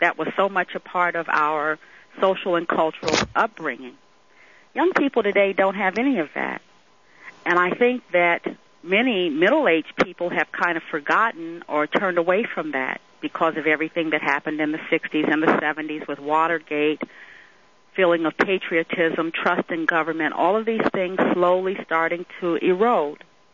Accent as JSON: {"language": "English", "town": "St. Louis", "region": "Missouri", "country": "United States", "tie": "born or raised there", "also_born_or_lived": "Chicago", "said": "I was born in St. Louis and raised in pretty much between St. Louis, Missouri, and Chicago, Illinois"}